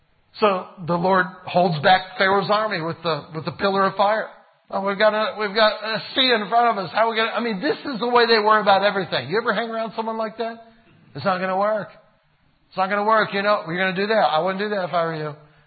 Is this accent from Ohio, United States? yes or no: yes; Cleveland, Ohio, United States; In fact, they're embarrassed to even say they're from Cleveland. We're from Cleveland.